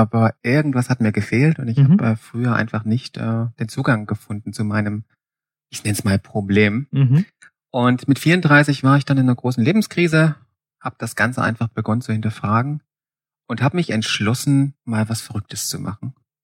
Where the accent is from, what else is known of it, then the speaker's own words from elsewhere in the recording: Saxony, Germany; Ich komme eigentlich aus dem Erzgebirge, komme aus den Bergen, war vorher nie auf See, nie auf dem Meer.